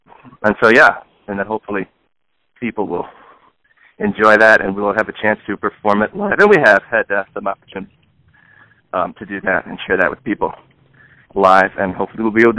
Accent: Buffalo, New York, United States; I am originally from Buffalo, yeah.

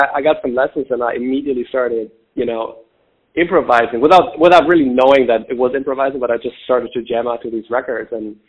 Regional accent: Lower Saxony, Germany; I'm from a small town near Hanover, Germany, West Germany, so not a lot of access to live venues, although some.

